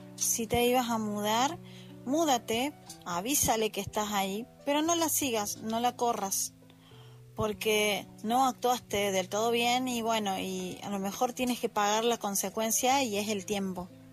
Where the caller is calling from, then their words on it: Argentina; desde Argentina.